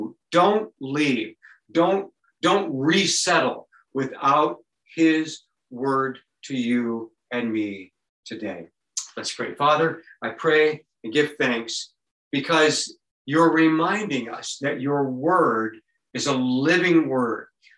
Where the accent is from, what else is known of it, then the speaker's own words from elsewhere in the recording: United States; And I'm an American living at the end of the 20th century and the beginning of the 21st century.